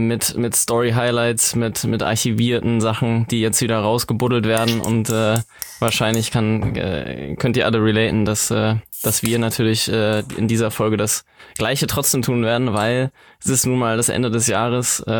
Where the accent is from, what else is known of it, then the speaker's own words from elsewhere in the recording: Giessen, Hesse, Germany; Ich bin immer noch hier in Gießen, in meiner Heimat, wo ich geboren bin